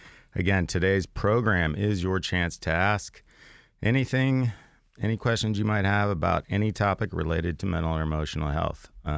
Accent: Atlanta, Georgia, United States; I grew up in Atlanta, and I am the child

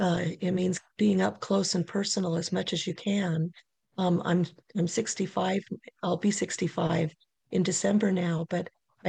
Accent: Anchorage, Alaska, United States; Okay, well, I was raised in Anchorage. I graduated from Diamond High School

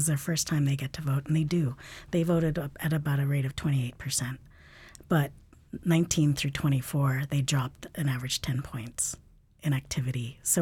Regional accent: Alaska, United States; born there; We did not even get the right to vote until 9 years before I was born here in Alaska.

